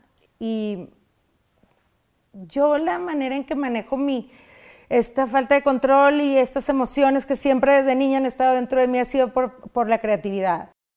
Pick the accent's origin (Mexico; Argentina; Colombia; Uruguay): Mexico; Monterrey, Nuevo León; moved away as an adult; also born or lived in Reynosa; now in Dallas, United States; yo viví, bueno, nací en Reynosa, pero desde muy chica me fui a Monterrey a estudiar. Me caso en Monterrey con alguien que es de Chihuahua, no es de Monterrey. Ajá. Y me quedo a vivir ahí, a formar nuestra familia ahí.